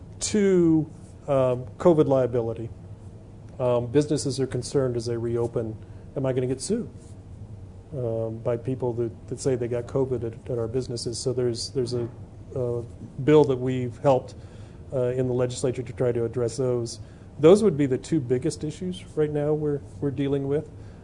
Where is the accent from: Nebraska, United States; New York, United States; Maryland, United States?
Nebraska, United States; so I'm from the Panhandle as well